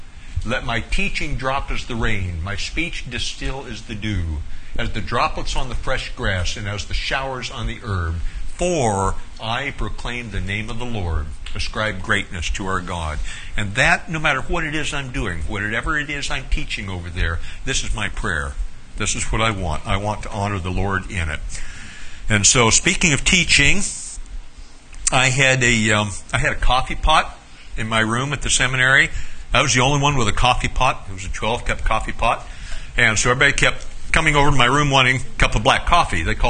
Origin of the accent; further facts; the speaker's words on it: Alaska, United States; the only thing I could think of was, well, I'm from Alaska.